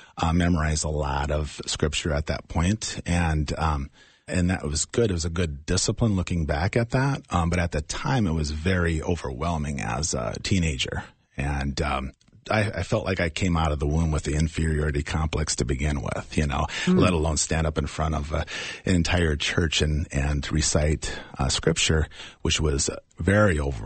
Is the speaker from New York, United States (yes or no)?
no; Menno, South Dakota, United States; Actually, I grew up in South Dakota, Menlo, South Dakota. Small town, 60 miles southwest of Sioux Falls, South Dakota.